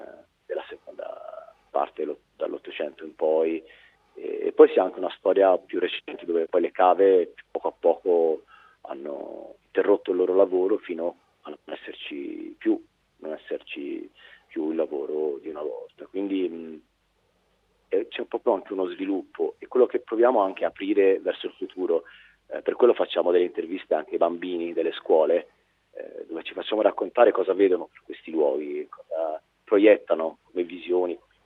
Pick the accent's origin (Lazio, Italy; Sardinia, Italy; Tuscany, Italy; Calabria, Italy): Tuscany, Italy; sono persone che arrivano anche da fuori, come me, che sono toscano